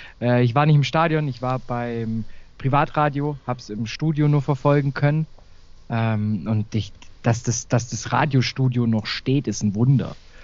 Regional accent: Baden-Württemberg, Germany; kommt er auch aus der Nähe von meinem Heimatort neben Heidenheim

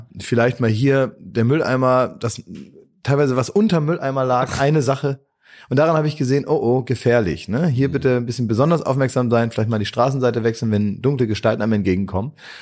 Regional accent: Oldenburg, Lower Saxony, Germany; ich komme aus Oldenburg, bin dann natürlich auch mehr oder weniger aufgewachsen

